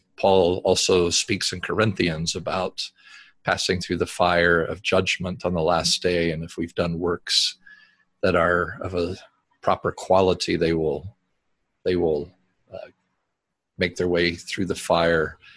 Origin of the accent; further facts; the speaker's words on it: North Carolina, United States; I'm from North Carolina.